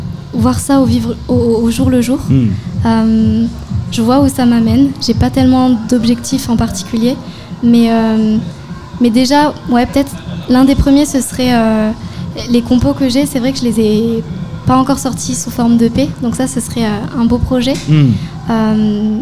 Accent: Montélimar, Auvergne-Rhône-Alpes, France; Alors, à la base de la base, je suis de Montélimar.

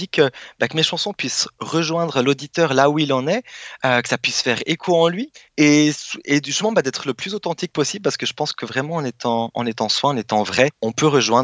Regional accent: Mulhouse, Grand Est, France; born there; auteur-compositeur-interprète de la région Rhône-Alpes. Je suis né en Alsace, à Mulhouse plus précisément

